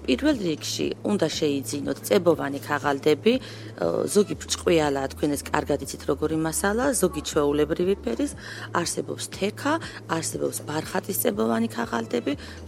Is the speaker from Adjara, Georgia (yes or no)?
no; Khashuri, Shida Kartli, Georgia; born there; ცხოვრობ, დავიბადე და მოღვაწეობ ქალაქ ხაშურში